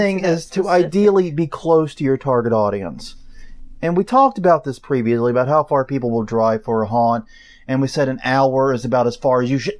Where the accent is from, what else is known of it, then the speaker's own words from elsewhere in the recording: New Orleans, Louisiana, United States; I'm from New Orleans, asshole.